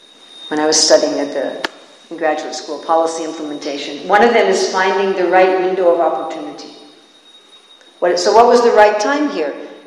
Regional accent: New York, United States; I mean, I'm from New York, where we have what we call very short pause times.

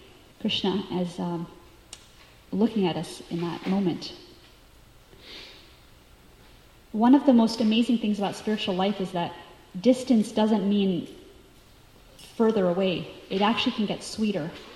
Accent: North Carolina, United States; I grew up in North Carolina, and there was like a few spirit of my spiritual inspirations that would come regularly.

